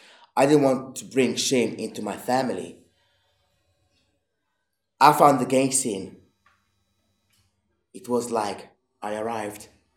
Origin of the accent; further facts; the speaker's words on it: Italy; also born or lived in Paris, France / Egypt; now in -; I was born in Paris and raised in Italy.